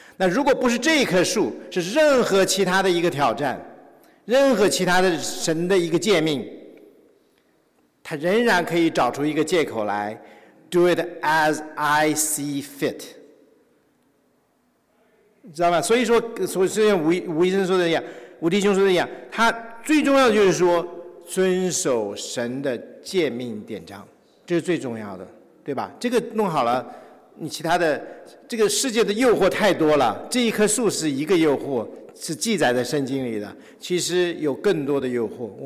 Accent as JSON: {"language": "Chinese", "country": "China", "said": "所以这个那就好像我们从大陆出来的都有一个背景"}